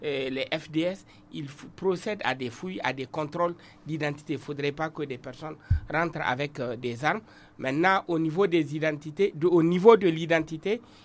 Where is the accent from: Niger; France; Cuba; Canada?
Niger; chez nous au Niger